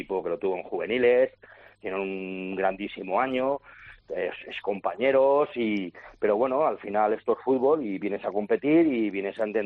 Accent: Valencian Community, Spain; somos valencianistas, somos valencianos

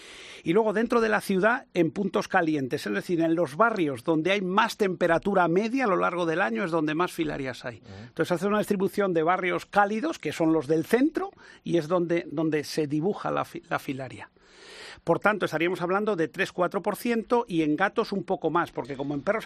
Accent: Madrid, Community of Madrid, Spain; moved away as an adult; also born or lived in Canary Islands; yo soy de Madrid y he trabajado en Madrid durante muchos años, yo llevo ya 25 años en Canarias

